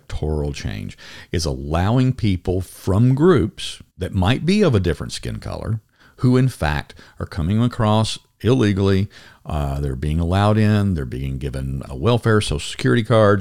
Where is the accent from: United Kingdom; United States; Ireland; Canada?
United States; Louisiana; But it's just a product of me growing up in Louisiana and my ancestors being from South Louisiana and the Cajun mix and the Creole mix